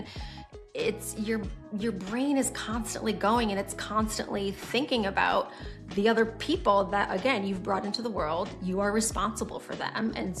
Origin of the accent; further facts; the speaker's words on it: Michigan, United States; now in Westchester, United States; I was born and raised in Michigan, but I now live in Westchester, New York with my husband and my two kids who are 8 and 3.